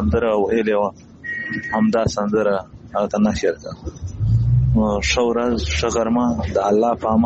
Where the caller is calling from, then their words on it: Iran; خو زه دلته مړ په ایران کې یو